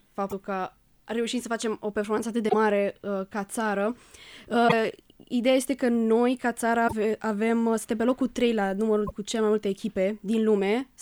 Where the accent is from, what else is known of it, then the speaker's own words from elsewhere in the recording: Romania; suntem din România, o țară mai micuță